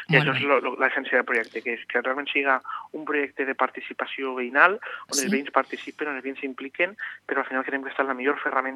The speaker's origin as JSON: {"language": "Catalan", "town": "Nules", "region": "Valencian Community", "country": "Spain", "said": "Entenem que és que millors coneixem els problemes de Nules som la gent de Nules"}